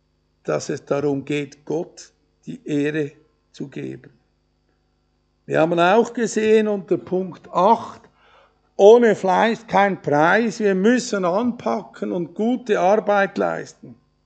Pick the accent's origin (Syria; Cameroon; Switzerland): Switzerland; Aber auch ohne Feier hat dieser Tag für uns als Schweizer eine sehr große Bedeutung.